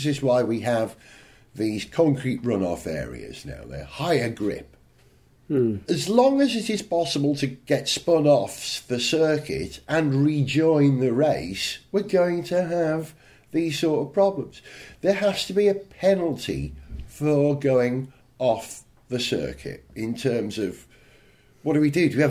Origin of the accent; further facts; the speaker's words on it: United Kingdom; being British